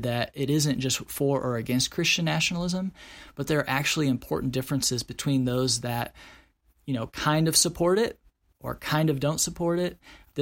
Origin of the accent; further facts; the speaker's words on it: Midwest, United States; born or raised there